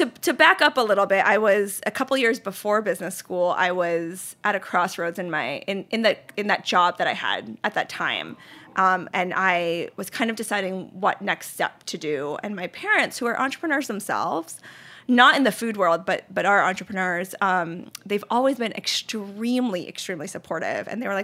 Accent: Charlotte, North Carolina, United States; And I grew up in North Carolina, and being a person of color in Charlotte, even at that time, was

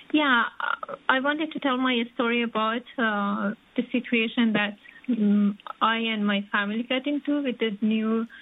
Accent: Iran; And now when we are out of the country, so many people here, I'm from Iran

